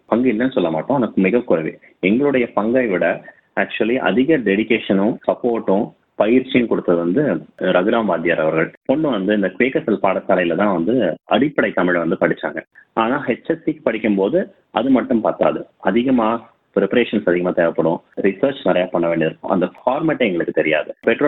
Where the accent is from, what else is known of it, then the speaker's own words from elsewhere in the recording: Salem, Tamil Nadu, India; Actually நான் பிறந்து வளர்ந்தது வந்து சேலம்ல தான். நாங்க ரெண்டு பேரும் தமிழ் வந்து பேசுவோம்